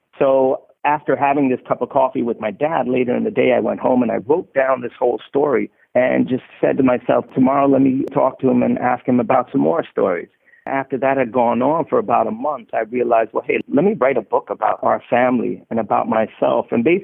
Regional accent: Lund, Skåne, Sweden; I was born in Sweden. I grew up in Sweden. My dad's an African American. My mom's a white American woman. Yet and still, even though I was born in this land

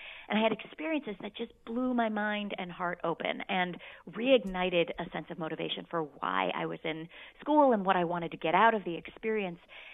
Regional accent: California, United States; I grew up in the Bay Area and had gone to a very academic high school

